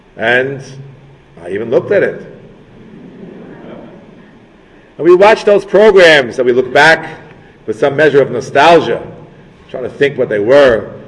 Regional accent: Kew Gardens Hills, New York, United States; I saw it myself growing up in Kew Garden Hills. Moved there almost 55 years ago.

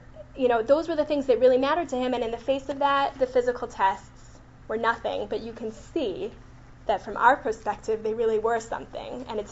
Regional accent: Chicago, Illinois, United States; because we're from Chicago, and, you know, wherever it is that we grew up, wherever it is that we went to school, we should be proud

